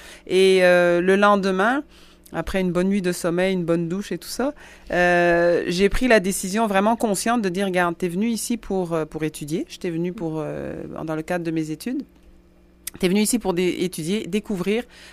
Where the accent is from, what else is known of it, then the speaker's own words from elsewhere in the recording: Central African Republic; born there; je suis née en République centrafricaine, mais ma mère est hollandaise. Okay. Elle est blanche, c'est une européenne. Donc, j'ai eu dans ma maison deux couleurs, deux cultures, deux langues aussi, parce qu'elle parlait néerlandais